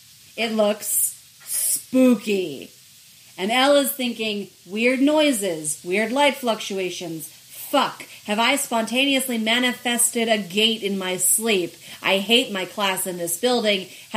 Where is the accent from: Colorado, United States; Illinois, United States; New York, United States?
New York, United States; New York City; I'm from the Upper West Side.